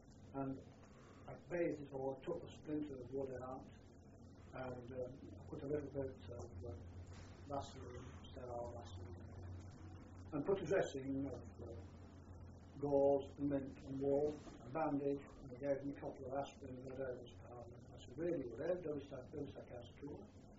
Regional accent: England, United Kingdom; We're English. That's a thing. We don't get to have bloody courage. We're English.

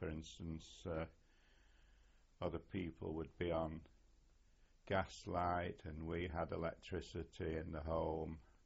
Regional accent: Old Trafford, North West England, United Kingdom; born there; I was born in Old Trafford, which is a suburb of Manchester.

